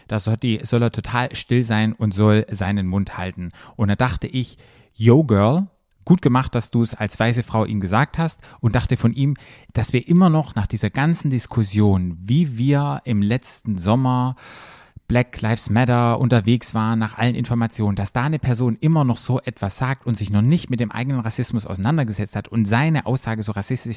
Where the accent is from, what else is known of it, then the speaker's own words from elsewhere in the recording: Germany; für mich als Deutscher